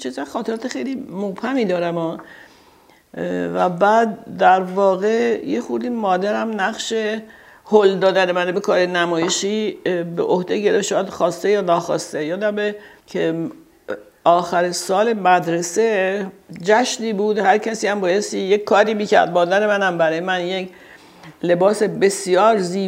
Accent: Tehran, Tehran Province, Iran; ما بزرگ شدی تهرانیم، یعنی ما در تهران از موقعی چشوا کردم، از گذر وزیر دفتر که تو شاپور بود، اونجا یه خاطرات خیلی خوب بچگی منه. بعد مرتب تهران بودیم، تهران بودیم، از یه محله میرفتیم توی محله دیگه

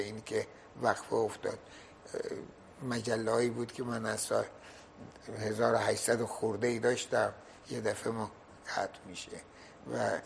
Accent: Iran; من اولین ایرانی هستم که از زبان اصلی ترجمه کردم.

